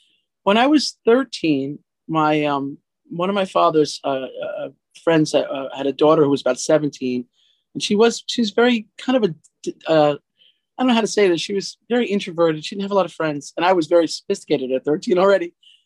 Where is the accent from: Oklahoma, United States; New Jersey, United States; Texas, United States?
New Jersey, United States; Jersey City; born there; The truth is, I was born in Jersey City, New Jersey, a very weird place to be born, I guess.